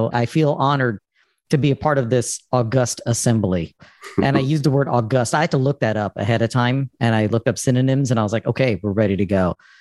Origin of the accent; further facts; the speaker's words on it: Arlington, Texas, United States; also born or lived in India; So I grew up in Arlington. I was actually born in India. And we took a long path to finally become Texans.